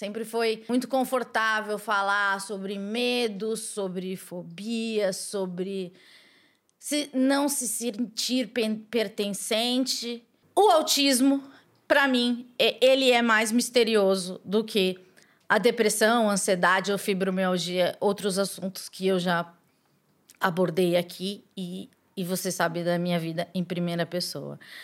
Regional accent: São Paulo, Brazil; Eu sou do Capão Redondo e eu estudei na escola pública a vida inteira.

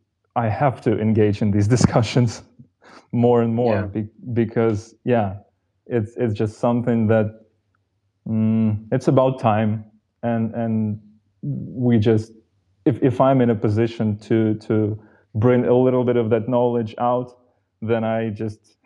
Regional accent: Ukraine; listen, this is Russian, you're speaking Russian, I'm from Ukraine, we have a separate word for spasiba, it's dyakuyu.

